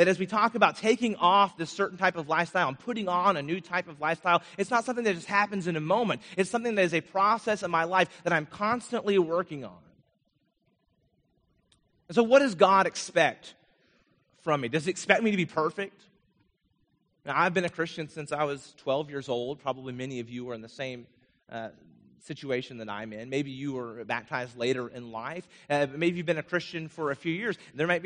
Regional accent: Vermont, United States; When I was growing up in Vermont, I skied all the time.

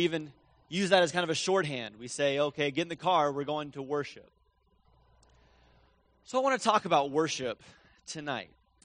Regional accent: Atlanta, Georgia, United States; just a few hours from where I grew up in Atlanta.

